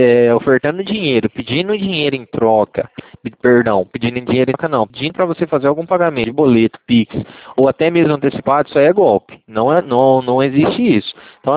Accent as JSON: {"language": "Portuguese", "region": "Paraná", "country": "Brazil", "said": "eu sou do Paraná"}